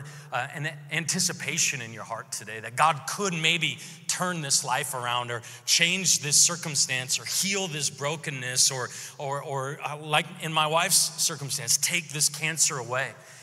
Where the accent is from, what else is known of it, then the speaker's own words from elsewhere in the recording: Seattle, Washington, United States; I grew up in the Seattle area.